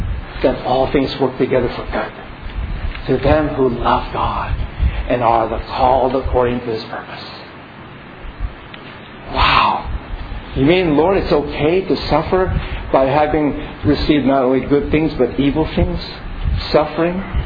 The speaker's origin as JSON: {"language": "English", "country": "Philippines", "said": "I'm Filipino"}